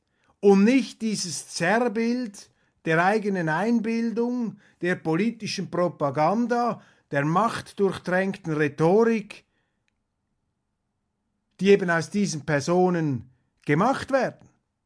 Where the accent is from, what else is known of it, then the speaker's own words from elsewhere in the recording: Switzerland; sind wir Schweizer entschuldigt.